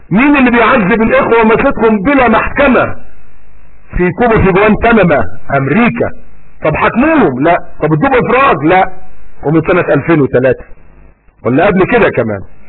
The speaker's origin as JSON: {"language": "Arabic", "country": "Egypt", "said": "زي كلاب امن الدوله عندنا في مصر"}